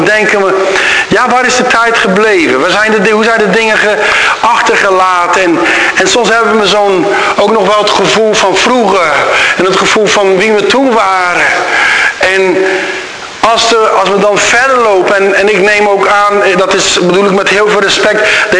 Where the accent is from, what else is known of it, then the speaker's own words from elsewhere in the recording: Brazil; Dutch is a second language; Maar als jullie weten, ik ben in Brazilië grootgebracht.